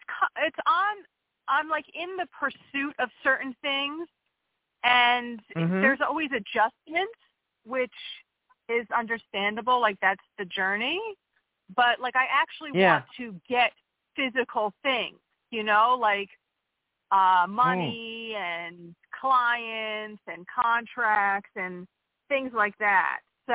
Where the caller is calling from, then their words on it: Pennsylvania, United States; from Pennsylvania.